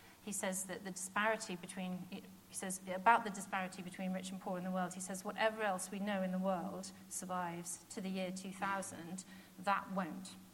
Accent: Wales, United Kingdom; I'll overlook the fact that I'm Welsh

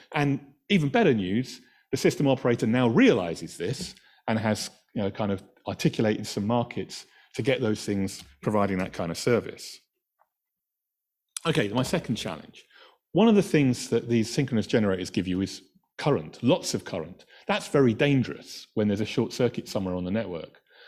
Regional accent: Scotland, United Kingdom; In Scotland, we got away with it because of the settings of some of the devices.

